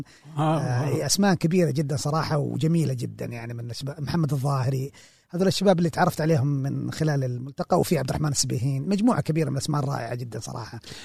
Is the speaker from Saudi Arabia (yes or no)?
yes; Jazan Province, Saudi Arabia; فلما شافوني بعدين قالوا سعودي وجيزاني كمان